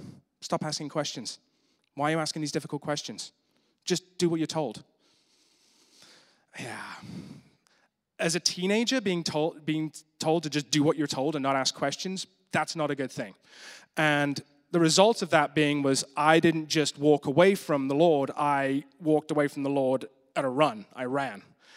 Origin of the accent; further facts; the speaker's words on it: Germany; growing up in Germany kind of gave me a bit of a different experience of life